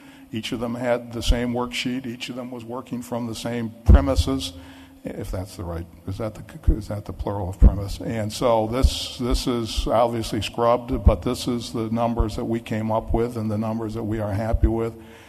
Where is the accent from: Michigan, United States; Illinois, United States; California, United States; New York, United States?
New York, United States; Ithaca; I grew up in Ithaca, New York, so I was happy to see that my hometown was represented.